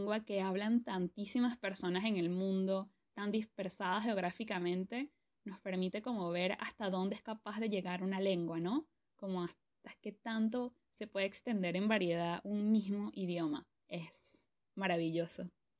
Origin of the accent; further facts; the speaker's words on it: Venezuela; accent: Venezuelan; now in Spain; nos damos cuenta de tantas vainas que pensamos que son del español general, que en realidad son de nuestro dialecto venezolano.